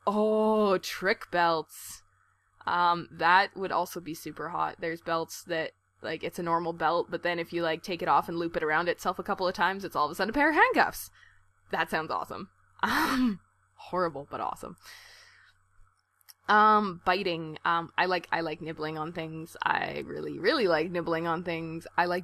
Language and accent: English; Canada; Plus, I mean, I'm Canadian